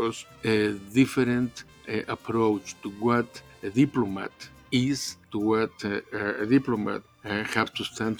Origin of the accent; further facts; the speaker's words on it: Mexico City, Mexico; I am from Mexico City. I studied my bachelor degree in international relations in Mexico City